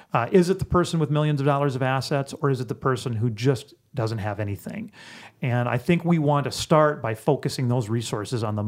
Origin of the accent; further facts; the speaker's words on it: South Dakota, United States; My approach, just because I come from South Dakota, I think is more often to try to find